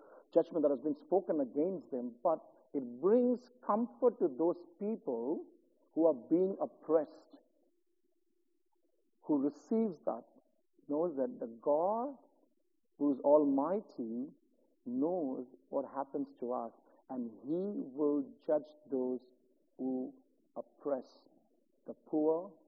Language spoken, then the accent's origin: English; India; English is a second language; moved away as an adult; growing up in India, you know, I didn't study here. I come here, I did my graduate diploma. But schooling-wise, when I was growing up in India